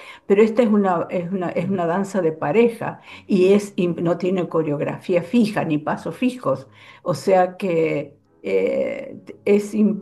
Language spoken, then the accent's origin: Spanish; Córdoba, Argentina; Yo en el año 85, en el 85, 86, voy a Córdoba a mi ciudad natal